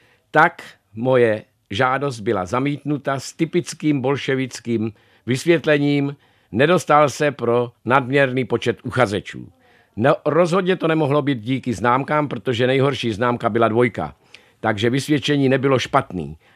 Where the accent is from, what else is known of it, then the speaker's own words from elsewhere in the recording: Moravia, Czechia; now in Australia; my už v podstatě jsme tam víc doma než tady, protože žijeme v Austrálii 43 let. Já do Česka jezdím strašně rád, Prahu miluju, i když jsem pocházel z Moravy, ale prostě tam už je náš domov